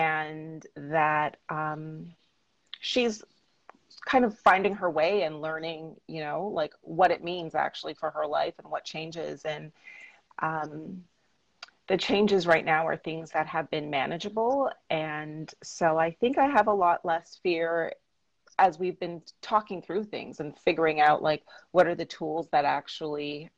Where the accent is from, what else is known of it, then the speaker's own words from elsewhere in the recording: Toronto, Ontario, Canada; now in Brooklyn, United States; Absolutely. Toronto's my hometown. I miss it, but I do always check the weather in both places just to see what's happening.